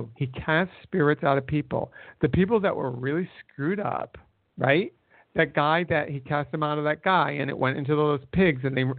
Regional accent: United States; But I like it when the American wins. I'm an American. But I'm pretty much, you know, not a flag-waving American, and I never really was.

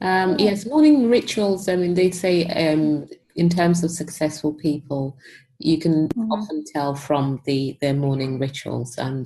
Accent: Ghana; born there; I was born in Ghana, and Ghana produces quite a lot of cocoa globally.

